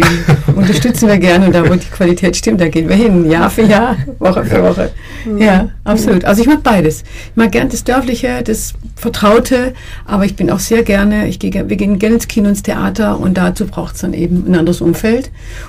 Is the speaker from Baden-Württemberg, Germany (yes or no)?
yes; Baden-Württemberg, Germany; now in Stuttgart, Germany; Ja, und dennoch der Schwarzwald, wo ich herkomme. Also für unsere Kinder ist ja Stuttgart die Heimat.